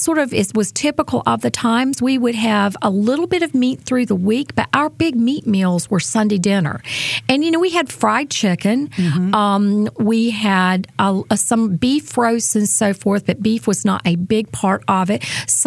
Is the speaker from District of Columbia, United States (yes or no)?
no; North Carolina, United States; Exactly. I grew up in Watauga County, which is where Boone is, where Appalachian State University is.